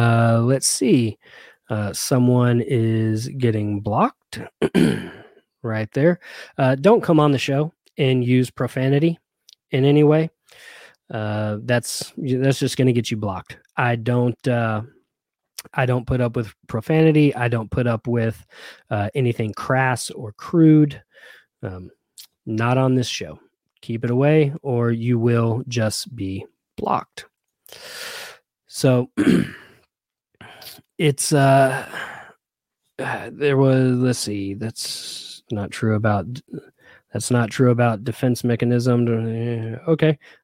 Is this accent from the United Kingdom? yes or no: no; the South, United States; now I'm a Southerner, proud to be one, but being in the South, we do like our Fox News.